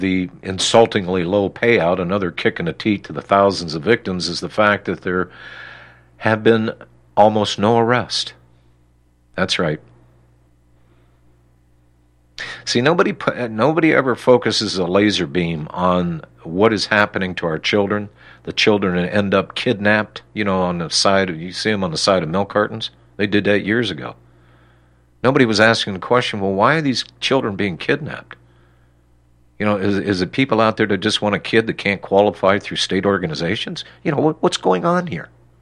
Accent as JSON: {"language": "English", "town": "Sandusky", "region": "Ohio", "country": "United States", "tie": "born or raised there", "said": "he's from my hometown. Did you know that, folks? Sandusky, Ohio."}